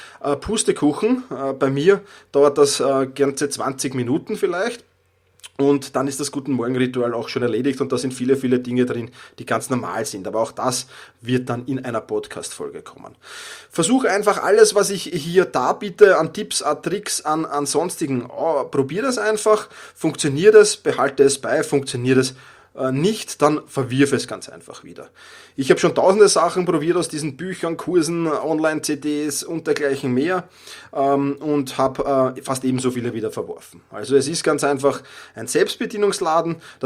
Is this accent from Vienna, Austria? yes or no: yes; Vienna, Austria; accent: Viennese; ich komme aus Wien, ich habe den Wiener Dialekt manchmal drauf.